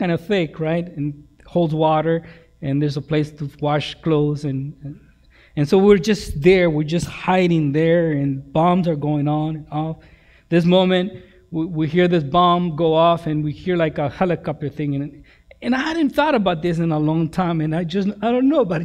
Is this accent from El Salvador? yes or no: yes; El Salvador; English is a second language; moved away; As I told you before, I am from El Salvador. And in El Salvador, there was a civil war in the 80s. And I was 14 years old